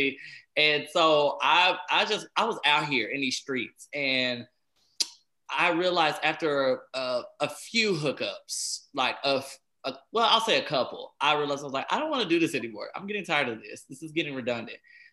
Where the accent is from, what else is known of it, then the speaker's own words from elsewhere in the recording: Dallas, Texas, United States; also born or lived in Houston; I was born in Houston, but I grew up in Dallas. So shout out to Soto.